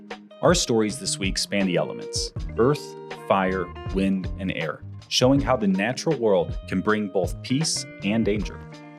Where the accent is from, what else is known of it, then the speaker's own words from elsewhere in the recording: Toledo, Ohio, United States; Perhaps in part due to this work, I decided to come home and pursue a life in this region. In quite the coincidence, Sam reached out to me the week that I was moving back to Toledo.